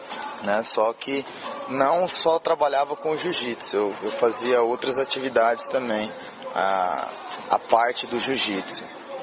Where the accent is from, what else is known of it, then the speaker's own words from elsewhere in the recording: Paraná, Brazil; also born or lived in Japan; no Paraná, que eu sou do sul do Brasil, né, sou paranaense.